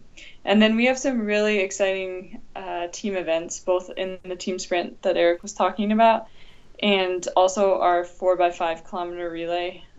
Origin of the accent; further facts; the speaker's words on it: Washington, United States; So we grew up in the Metha Valley in Washington, and we had a couple women training on the U.S. ski team and the Olympic team at the time.